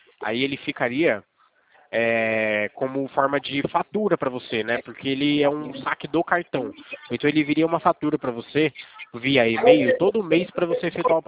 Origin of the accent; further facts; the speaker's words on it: São Paulo, Brazil; Eu sou de São Paulo.